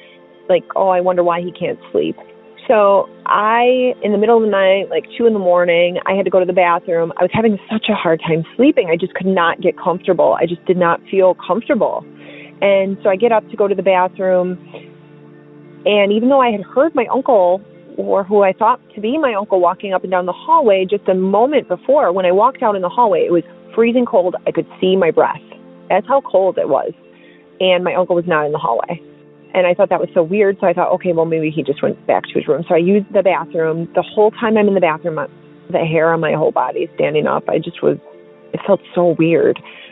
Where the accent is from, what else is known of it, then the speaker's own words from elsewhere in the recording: Milwaukee, Wisconsin, United States; also born or lived in Texas; I'm from Milwaukee, Wisconsin. So I had been living down in Texas with my former husband.